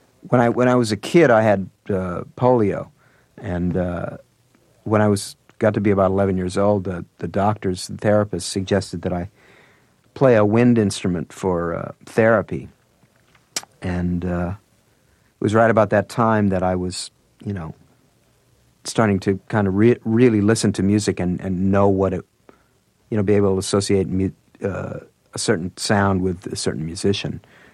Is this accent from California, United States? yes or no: no; St. Louis, Missouri, United States; because I grew up in St. Louis, and so a lot of that music was being played on the radio.